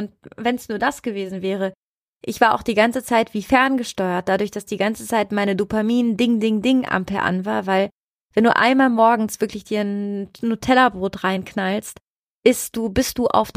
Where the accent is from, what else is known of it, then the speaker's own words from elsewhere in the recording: Italy; German is a second language; now in Germany; Und ich komme aus Italien. Für mich ist es ganz schlimm, nicht zu essen.